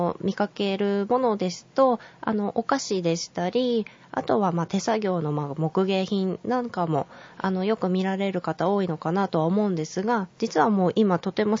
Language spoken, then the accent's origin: Japanese; Hokkaido, Japan; now in Kyoto, Japan; 出身は、北海道になります。